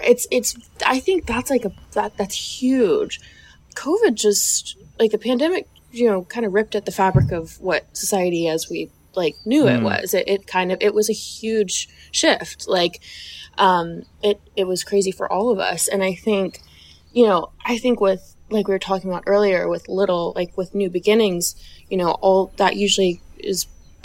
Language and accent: English; the South, United States; I was raised in the South, and I would always be told as a kid, like, don't complain, you know, be polite, you know, mind your manners